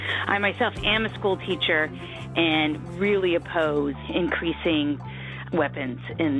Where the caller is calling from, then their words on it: Oakland, California, United States; I'm calling from Oakland, California.